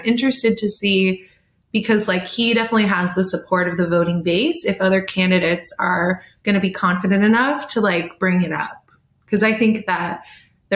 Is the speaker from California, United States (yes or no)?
yes; California, United States; Sorry, I'm from California, so I've never had the chance